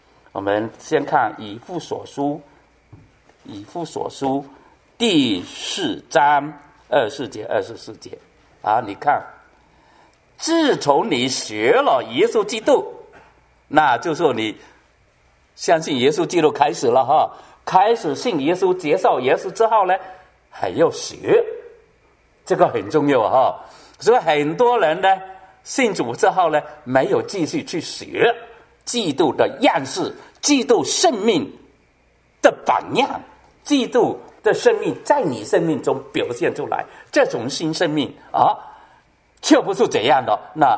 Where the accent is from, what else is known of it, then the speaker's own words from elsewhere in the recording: China; 但我们从中国来的大陆的